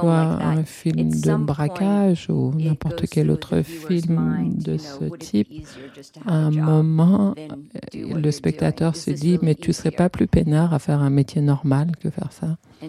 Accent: Florida, United States; J'ai grandi en Floride et on passe tout son temps en voiture.

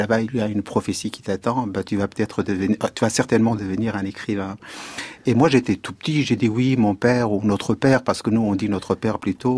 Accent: Kurdo, Al-Hasakah Governorate, Syria; born there; je suis né dans un tout petit village qui s'appelle Kurdo, qui est à 13 kilomètres de la ville d'Amouda, parce qu'Amouda est considérée quand même comme une ville quand même assez importante en Syrie, ou comme on dit maintenant aussi le Kurdistan de Syrie.

